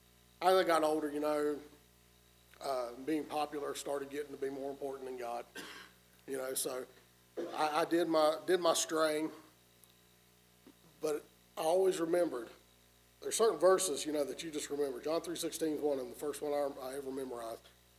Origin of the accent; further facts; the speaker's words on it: North Carolina, United States; I grew up over in Forsyth County in Louisville.